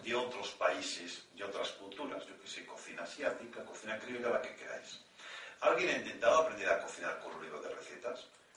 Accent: Catalonia, Spain; Ya saben cómo somos los catalanes, ¿eh?

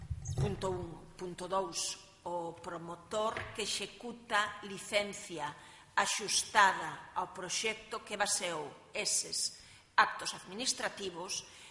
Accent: Galicia, Spain; Vivamos como galegos.

